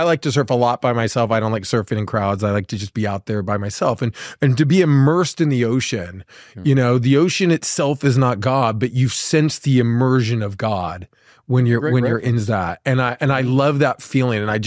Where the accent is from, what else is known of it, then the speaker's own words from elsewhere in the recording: Malibu, California, United States; And I grew up surfing. I'm from Malibu.